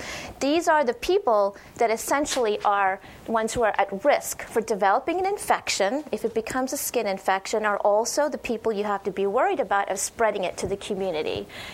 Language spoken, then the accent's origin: English; Oregon, United States; also born or lived in Canada; I'm actually Canadian by birth, but don't hold that against me because I naturalized and moved to Oregon. I've actually been a duck all my life, and went to school there